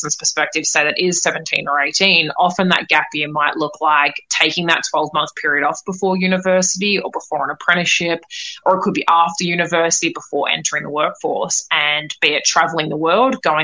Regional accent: Australia; now in United States; I'm in the States at the moment, I grew up in Australia

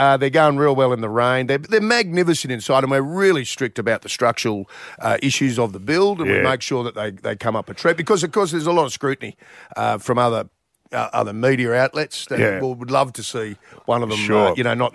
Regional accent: Sydney, New South Wales, Australia; now in Melbourne, Australia; I'm not a good judge down here in Melbourne because I am from Sydney, but I spend 6 months of the year down here.

